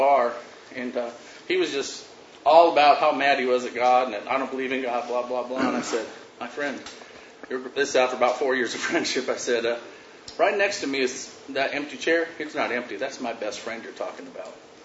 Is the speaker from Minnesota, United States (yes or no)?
no; Phoenix, Arizona, United States; I'm from Phoenix, Arizona.